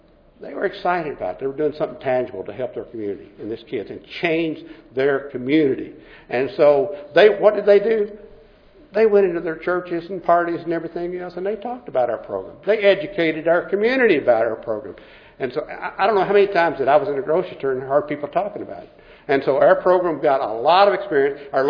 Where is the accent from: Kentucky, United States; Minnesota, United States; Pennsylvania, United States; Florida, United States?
Kentucky, United States; a volunteer program in my hometown of Clark County, Kentucky.